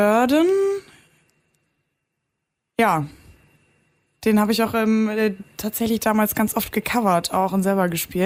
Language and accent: German; Saxony-Anhalt, Germany; Ich komme aus dem Südharz, Sachsen-Anhalt, da bin ich groß geworden, bin da auch geboren. Und ja, habe da dann sozusagen eine sehr ruhige Kindheit auf dem Dorf verbracht